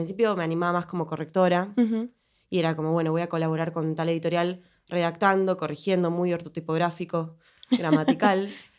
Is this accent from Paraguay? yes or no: no; Buenos Aires, Argentina; Bueno, yo soy de Buenos Aires, nací en Capital.